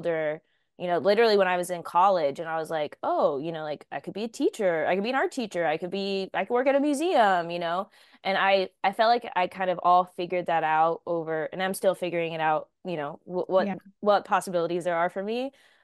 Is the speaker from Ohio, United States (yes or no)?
no; Texas, United States; because I grew up in Southeast Texas and we kind of had like a similar upbringing.